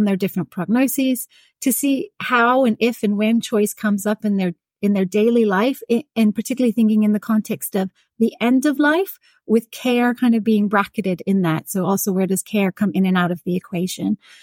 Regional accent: United States; now in United Kingdom; And also where I grew up in the States, it was common to have open caskets and be very aware of you know, what the dead person looks like.

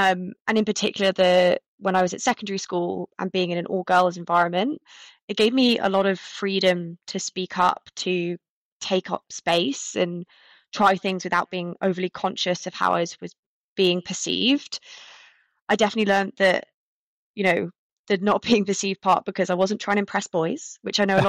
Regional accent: Cheltenham, South West England, United Kingdom; So I grew up in Cheltenham. I went to an all-girls school there.

